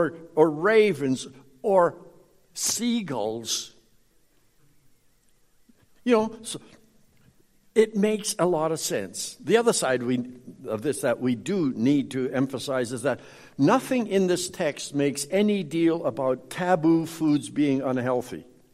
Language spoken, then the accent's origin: English; Saskatchewan, Canada; I grew up in Saskatchewan. They have catfish there.